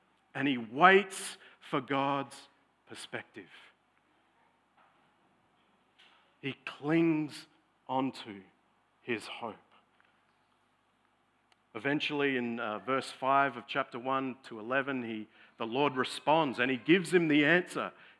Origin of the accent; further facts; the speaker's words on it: Australia; You know, particularly as an Aussie male, seeing someone else emote, it feels uncomfortable.